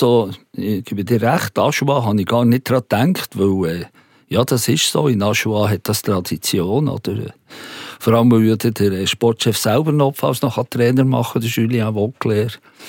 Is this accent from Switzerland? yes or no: yes; Bern, Switzerland; da würde ich natürlich sagen, als Berner